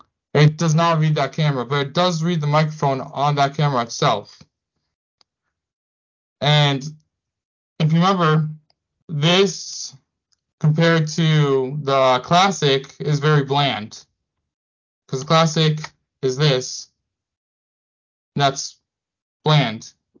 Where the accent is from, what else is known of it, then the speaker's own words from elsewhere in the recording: Boston, Massachusetts, United States; accent: Boston; but I'm from Boston and we don't pronounce our R's.